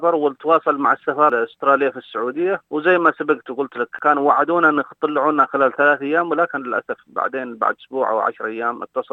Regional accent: Yemen; moved away; أنا جاي من اليمن العام الماضي وما في الشغل للآن

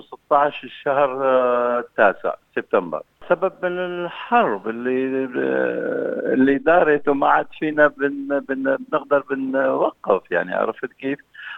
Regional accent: Al-Hasakah Governorate, Syria; also born or lived in Deir ez-Zor; now in Australia; نحن من سوريا، من منطقة الحسكة، كنا عايشين بدير الزور.

